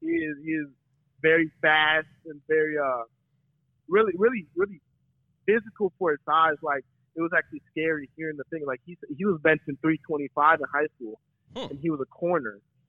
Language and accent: English; Maryland, United States; born there; also born or lived in California; I was born in Maryland. My older sister was born in Michigan, actually.